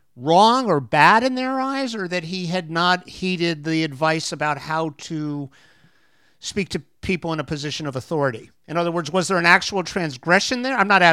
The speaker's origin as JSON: {"language": "English", "town": "Miami", "region": "Florida", "country": "United States", "tie": "born or raised there", "lives_now": "New York, United States", "said": "I mean, I grew up in Miami, Florida. I've been in New York I can't do the math offhand, I'll just say since 1985."}